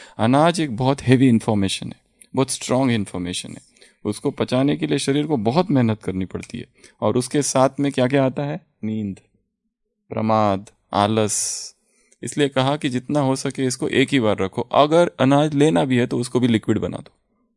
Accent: Odisha, India; मैं उड़ीसा से हूँ, मैं एक हाउस वाइफ हूँ

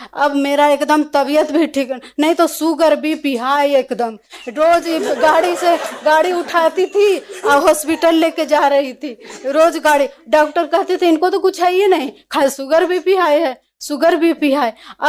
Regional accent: Noida, Uttar Pradesh, India; मैं नोएडा से आई हूँ।

